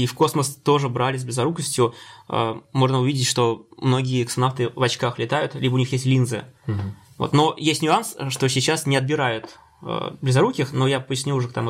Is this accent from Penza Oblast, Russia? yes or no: yes; Penza, Penza Oblast, Russia; Но я учился в родном городе, Пенза, в технологическом институте местном.